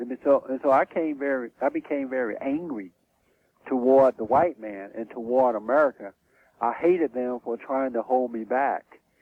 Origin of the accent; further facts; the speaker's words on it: Alabama, United States; I grew up in Alabama, and I worked on a plantation.